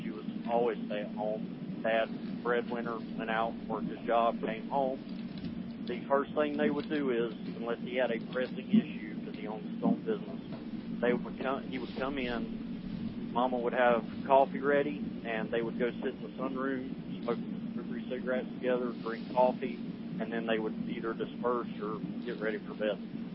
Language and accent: English; North Carolina, United States; now in Mississippi, United States; Oh, yeah. I'm born and raised in North Carolina.